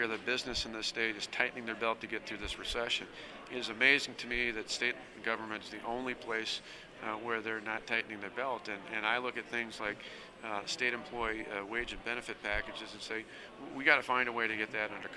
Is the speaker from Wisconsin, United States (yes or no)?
yes; Delavan, Wisconsin, United States; I grew up in Delavan in Walworth County, a small town, about 7,000-8,000 people in the south central part of the state.